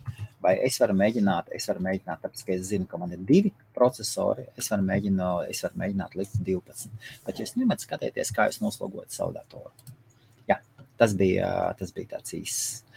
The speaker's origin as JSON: {"language": "Latvian", "town": "Jelgava", "region": "Zemgale", "country": "Latvia", "said": "Es pats esmu no Jelgavas."}